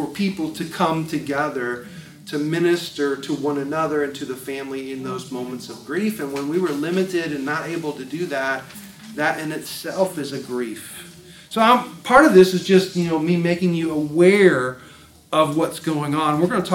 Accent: Indiana, United States; And where I grew up in Indiana, in the winters it was cold

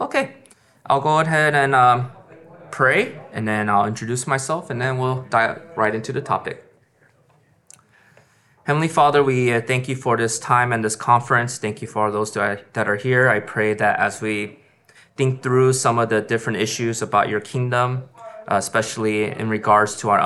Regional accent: Los Angeles, California, United States; I am a pastor and in now the Los Angeles area. For my background a little bit, I was born and raised in Los Angeles.

